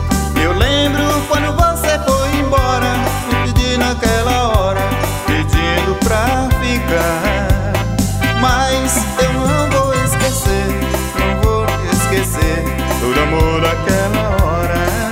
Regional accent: Bahia, Brazil; Lá na Bahia, na minha terra natal.

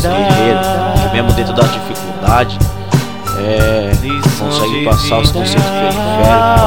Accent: Osasco, São Paulo, Brazil; Salve aí pra Parque Bandeirantes aí no Osasco, São Paulo, que foi onde eu cresci, fui criado, entendi o que é, o que não é.

